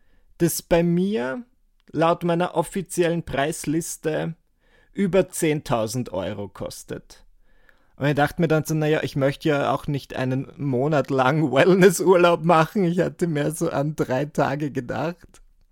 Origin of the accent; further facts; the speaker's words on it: Müllendorf, Burgenland, Austria; wie man wahrscheinlich in meiner Heimatgemeinde Müllendorf im Burgenland sagt.